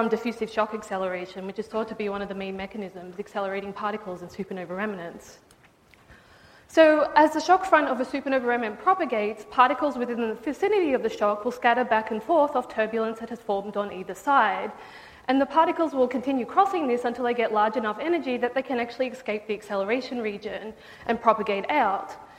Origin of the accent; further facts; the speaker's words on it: Australia; as I'm Australian, I'm not gonna pronounce everything because we like to shorten words.